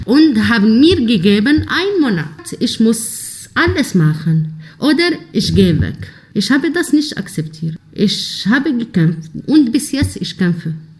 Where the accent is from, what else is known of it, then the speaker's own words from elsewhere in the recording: Algeria; German is a second language; moved away as an adult; now in Tübingen, Germany; ich komme aus Algerien. Seit 9 Jahren jetzt hier in Deutschland. Ich bin nach Familien, nach Zug hier gekommen.